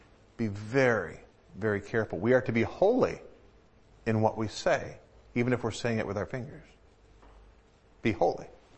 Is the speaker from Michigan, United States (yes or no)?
yes; Detroit, Michigan, United States; I grew up in the Metro Detroit area, close enough so I could, far enough out of the city so I could be safe, but close enough so I could go to a Tiger ball game if I wanted to.